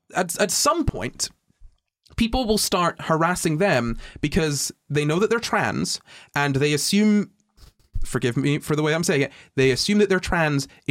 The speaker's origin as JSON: {"language": "English", "region": "Scotland", "country": "United Kingdom", "said": "I'm Scottish."}